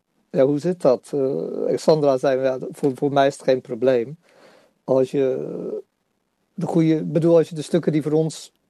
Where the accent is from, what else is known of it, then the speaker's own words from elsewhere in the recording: Rotterdam, South Holland, Netherlands; Ja, als Rotterdammer in Afrika.